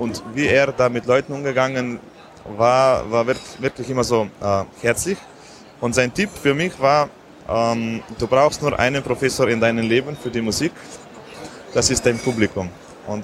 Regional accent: Slovenia; German is a second language; weil bei uns in Slowenien haben beide was zu sagen.

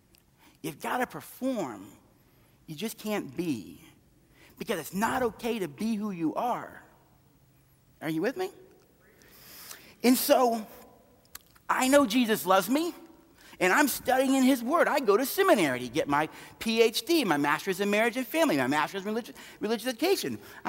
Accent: United States; I'm an American, I don't drink, and I don't smoke, and I'm a nice guy.

